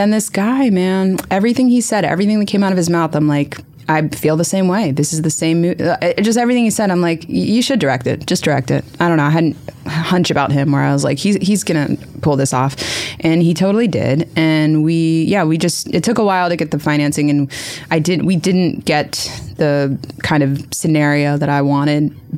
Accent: Wilmington, Delaware, United States; I grew up in Delaware, in Wilmington, Delaware

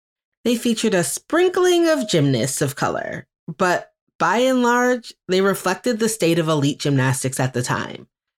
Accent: Beaumont, Texas, United States; born there; her hometown of Houston, which is just 45 minutes from where I was born in Beaumont, Texas

